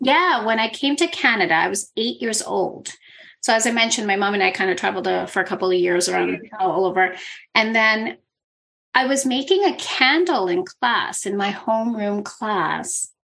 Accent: Ávila, Castile and León, Spain; where I grew up in Avila, it was very normal for us to play with candles, for us to do herbs, for us to pray to the moon

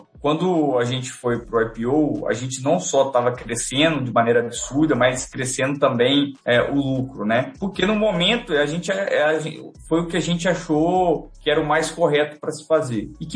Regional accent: Minas Gerais, Brazil; como bons mineiros, a gente é cauteloso, né?

